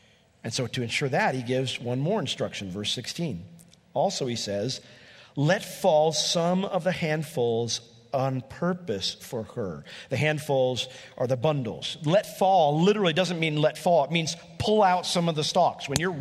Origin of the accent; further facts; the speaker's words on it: Altamont, New York, United States; I grew up in Altamont, she grew up in Altamont, and we had a lot of memories there.